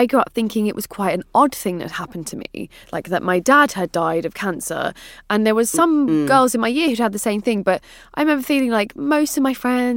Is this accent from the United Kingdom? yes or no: yes; London, United Kingdom; I mean, it's so different, obviously, growing up in London, because you're spending your life trying to get into places that you're definitely not supposed to be into.